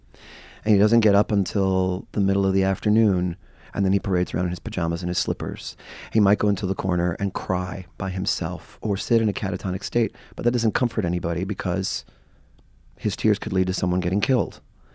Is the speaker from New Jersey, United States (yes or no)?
no; Miami, Florida, United States; I grew up in Miami, came to school in New York, but Chicago was the place that I fell in love with.